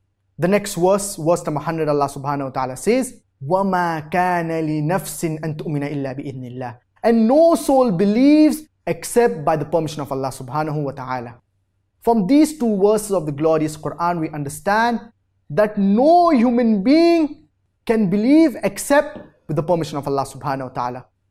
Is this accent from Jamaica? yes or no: no; Afghanistan; Assalamu alaikum. … from Afghanistan.